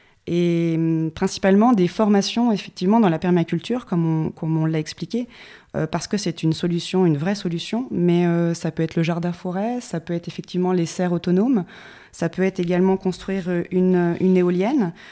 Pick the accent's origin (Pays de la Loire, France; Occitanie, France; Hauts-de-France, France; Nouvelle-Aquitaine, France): Pays de la Loire, France; Nantes; comme je vous ai dit, moi, je viens de Nantes